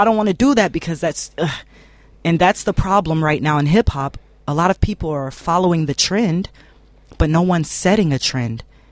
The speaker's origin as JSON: {"language": "English", "country": "United States", "tie": "born or raised there", "said": "But what I know is, growing up in America, it's just like growing up in Germany."}